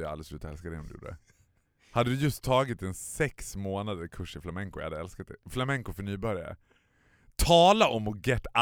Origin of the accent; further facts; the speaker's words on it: Borlänge, Dalarna County, Sweden; Så där som man gjorde hemma i Borlänge när man var liten.